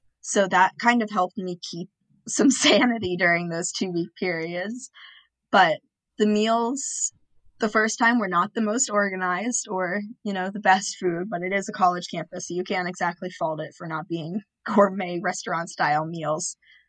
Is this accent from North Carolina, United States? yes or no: no; Maryland, United States; And like I said, I'm from Maryland, so I certainly did not qualify as a tri-state area.